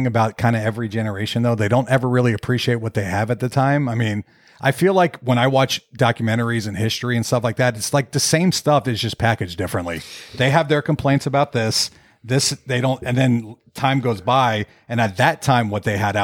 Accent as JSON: {"language": "English", "region": "Florida", "country": "United States", "tie": "born or raised there", "said": "growing up in Florida, a lot of the trails and stuff, you would go on bird watching"}